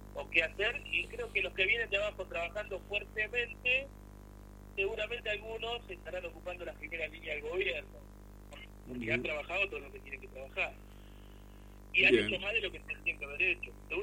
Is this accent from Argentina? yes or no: yes; Argentina; porque somos parte de la Argentina.